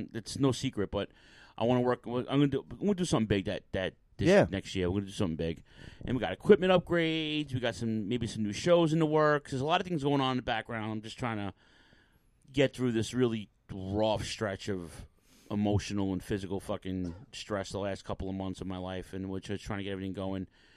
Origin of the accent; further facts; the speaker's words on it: Queens, New York, United States; Yeah, that's a Queens tradition. That's because we're from Queens.